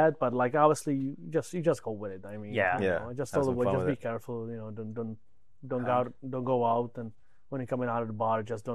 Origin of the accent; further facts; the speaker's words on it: Czechia; English is a second language; So I come from Czech, and then last year we go to Czech.